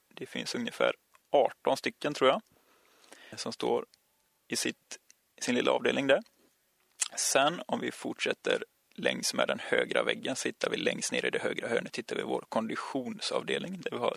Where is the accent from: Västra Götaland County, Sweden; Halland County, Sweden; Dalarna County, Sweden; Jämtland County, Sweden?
Västra Götaland County, Sweden; Nossebro; eftersom jag kommer ifrån Nossebro